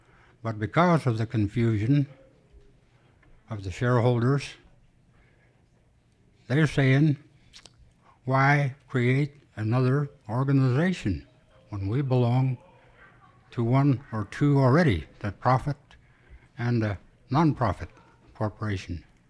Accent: Birchwood, Alaska, United States; I grew up in the Birchwood area, and every once in a while, I meet a person, a friend, that would say, there's one of those rich Hikutna Indians.

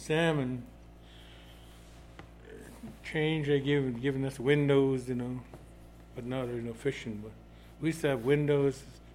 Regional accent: Holy Cross, Alaska, United States; I grew up here in Holy Cross and I was born in 1954.

